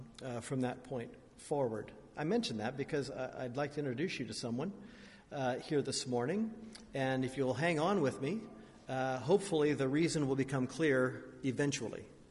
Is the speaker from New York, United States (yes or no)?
no; Huntington, Indiana, United States; class traveled to the big city of Fort Wayne, Indiana, which is about 25 miles northeast of where I grew up in Huntington.